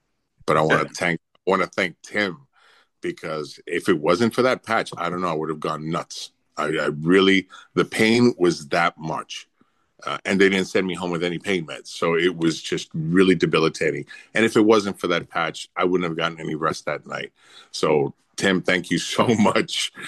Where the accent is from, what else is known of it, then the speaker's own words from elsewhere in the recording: Bronx, New York, United States; My Pete, I'm from the Bronx. I transplanted here to Florida, so it's still kind of getting used to.